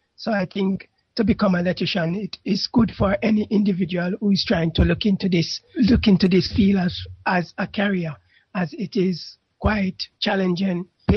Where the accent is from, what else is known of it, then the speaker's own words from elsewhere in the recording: Enfield, London, United Kingdom; I'm from London, Enfield.